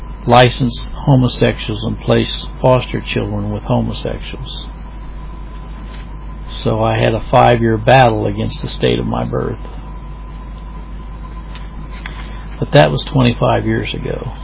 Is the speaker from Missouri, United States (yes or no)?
yes; Missouri, United States; I was born in the state of Missouri. That's my home state.